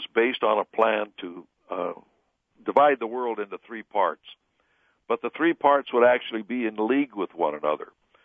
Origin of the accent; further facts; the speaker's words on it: Seattle, Washington, United States; also born or lived in Spokane; I came from the Northwest originally. And I lived in, been born and raised in Seattle, and then I lived for 25 years in Spokane.